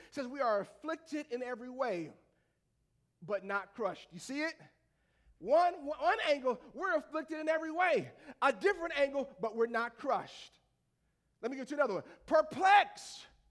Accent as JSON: {"language": "English", "region": "the South", "country": "United States", "said": "I'm from the South, baby. I like to put a little I on the end of everything."}